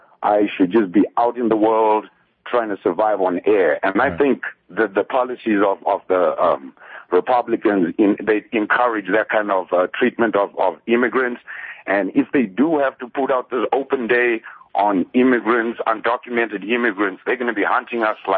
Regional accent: Zimbabwe; now in United States; I'm from Zimbabwe. Asylum seeker from Zimbabwe. Been in the United States for 18 years.

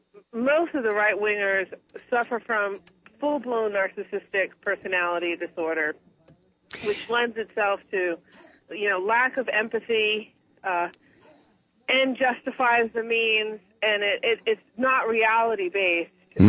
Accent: New York, United States; I was originally from New York, and I work with a lot of trauma victims from 9/11

